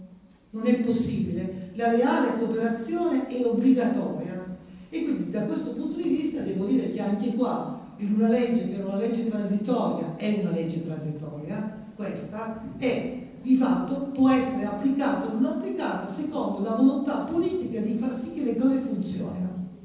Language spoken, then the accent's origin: Italian; Lombardy, Italy; also born or lived in Reggio Emilia; io sono nata a Scala, sono nata a Reggio Emilia, ma sono cresciuta in Lombardia